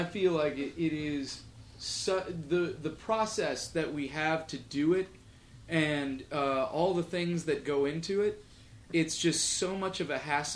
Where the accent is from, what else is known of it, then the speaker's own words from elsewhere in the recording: Chicago, Illinois, United States; Well, I grew up in Chicago, Nick